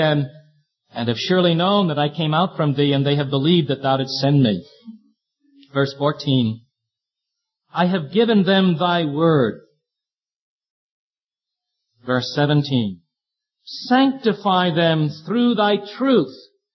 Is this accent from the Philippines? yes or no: no; Brooklyn, New York, United States; When I was a little fellow, growing up in Flatbush, Brooklyn, New York, living together not only with my father and mother, but my maternal grandparents as well.